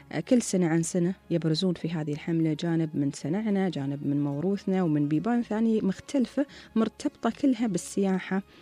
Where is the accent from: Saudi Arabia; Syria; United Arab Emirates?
United Arab Emirates; يبال الإمارات عندنا